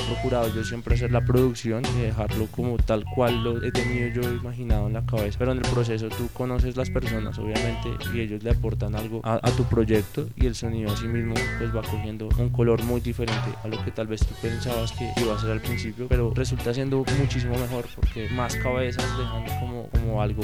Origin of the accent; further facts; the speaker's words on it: Fusagasugá, Cundinamarca, Colombia; Bueno, pues nosotros somos de acá, de Fusagasugá.